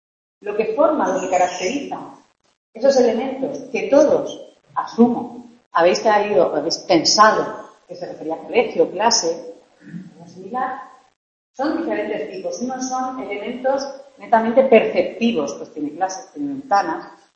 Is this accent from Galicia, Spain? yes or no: no; Murcia, Region of Murcia, Spain; como si estuviese, bueno, en una fiesta de Murcia, soy de Murcia